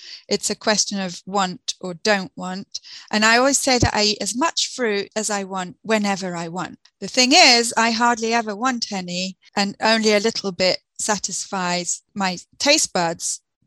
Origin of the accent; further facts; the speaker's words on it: England, United Kingdom; now in Quebec, Canada; I'm originally from England and I teach English as a second language in a French-speaking town in Quebec, Canada.